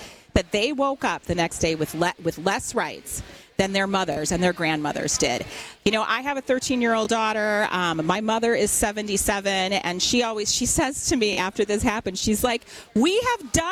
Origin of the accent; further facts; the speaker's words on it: Wisconsin, United States; And I live in Waukesha County. So this Waukesha County Fair, this is my hometown.